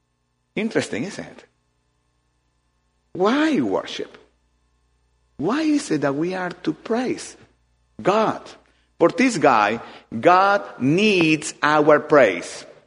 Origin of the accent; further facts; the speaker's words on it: Ecuador; I come from Ecuador